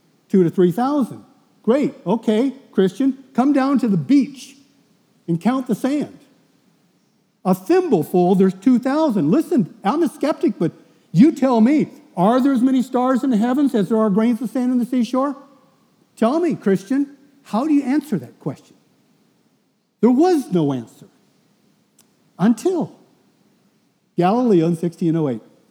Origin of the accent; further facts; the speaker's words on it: San Diego, California, United States; because I'm from San Diego, so it's kind of an icon down there.